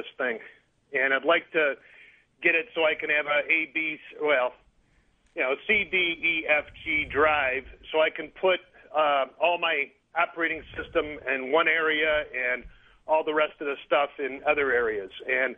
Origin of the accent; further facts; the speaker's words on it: Rochester, United States; now in Atlanta, United States; And I'm originally from Rochester, and I've been following your show, listening for years.